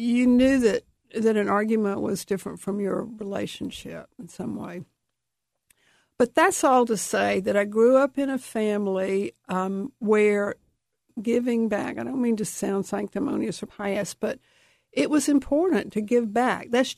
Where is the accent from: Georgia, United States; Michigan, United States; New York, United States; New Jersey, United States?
Georgia, United States; Atlanta; I grew up in Atlanta, and a lot of people had talked about Robert E. Lee a lot.